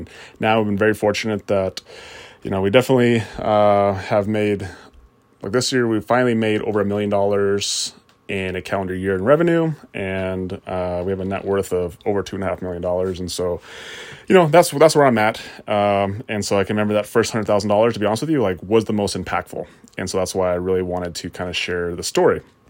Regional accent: Utah, United States; born there; also born or lived in Germany / Texas / Montana; where I was born in Utah, and then we lived in Germany, and then Texas, we ended up in Montana.

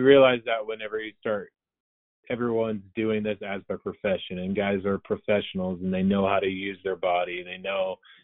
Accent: Oregon, United States; Yeah. Yep, we're both from Oregon.

